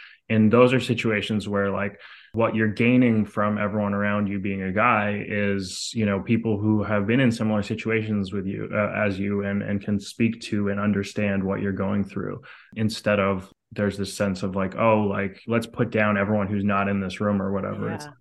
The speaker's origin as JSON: {"language": "English", "town": "Montreal", "region": "Quebec", "country": "Canada", "tie": "born or raised there", "said": "I grew up in Canada in Montreal, which is a very artsy city."}